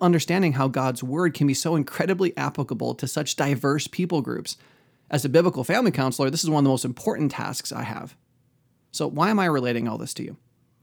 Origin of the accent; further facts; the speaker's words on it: United States; Though I'm an American, my standard of living has mostly been considered below the American poverty line.